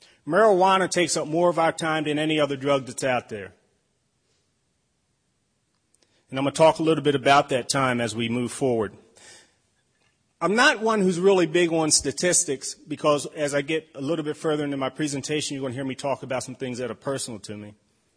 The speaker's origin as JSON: {"language": "English", "town": "Baltimore", "region": "Maryland", "country": "United States", "tie": "born or raised there", "said": "And got to see Baltimore from a different perspective. You see, I was born and raised in Baltimore."}